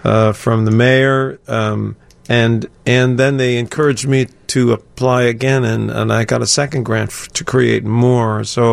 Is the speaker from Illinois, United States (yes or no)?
yes; Chicago, Illinois, United States; I taught myself to play the banjo. I grew up here in Chicago.